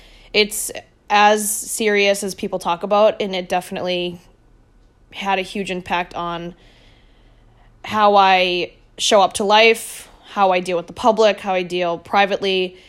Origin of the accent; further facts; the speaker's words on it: Massachusetts, United States; So I am originally from the South Shore of Massachusetts.